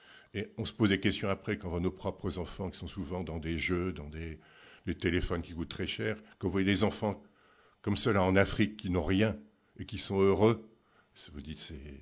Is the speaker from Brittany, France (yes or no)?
yes; Brittany, France; Moi qui viens du continent, moi je suis breton d'origine